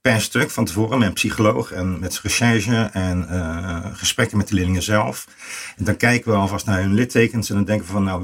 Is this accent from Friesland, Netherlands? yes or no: no; Schiedam, South Holland, Netherlands; born there; Ik ben zelf geboren in Schiedam-Oost. Arbeidersgezin. Iedereen was arm, maar de straten waren schoon.